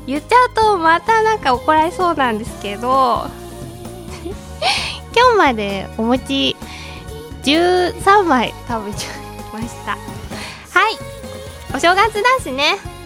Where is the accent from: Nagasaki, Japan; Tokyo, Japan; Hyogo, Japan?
Tokyo, Japan; 帰るふるさともない、生まれも育ちも東京の至ってつまらん男の代表格である僕は